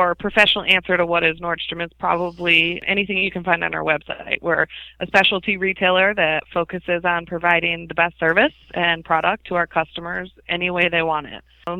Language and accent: English; Cleveland, Ohio, United States; also born or lived in Texas; I moved back to my hometown in Cleveland, Ohio, and I worked at our store there as a kids' shoe assistant manager for a while.